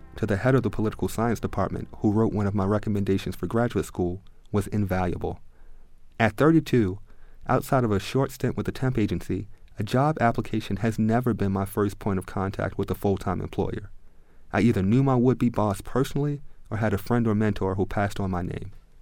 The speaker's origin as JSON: {"language": "English", "town": "Baltimore", "region": "Maryland", "country": "United States", "tie": "born or raised there", "said": "I grew up in East Baltimore. Drugs were rampant. The schools were bad."}